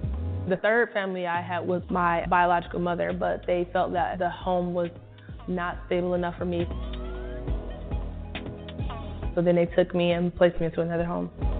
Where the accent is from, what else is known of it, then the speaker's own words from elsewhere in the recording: Detroit, Michigan, United States; I was born in Detroit, Michigan. The area I grew up in was very rough.